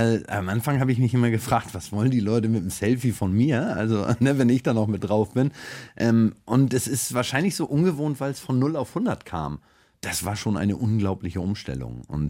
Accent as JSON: {"language": "German", "town": "Wahlstedt", "region": "Schleswig-Holstein", "country": "Germany", "tie": "born or raised there", "also_born_or_lived": "Bad Segeberg", "said": "Ich bin in Bad Segeberg geboren, aber bin in Wahlstedt zur Schule gegangen."}